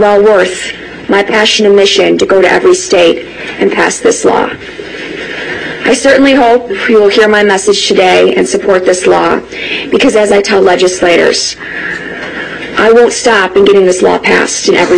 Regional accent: Illinois, United States; In my home state of Illinois

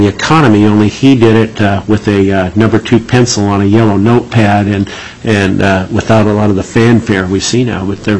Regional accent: Alaska, United States; Growing up in Alaska, as Senator Coghill did, probably he and I were unique among a lot of folks that we had our grandparents living here

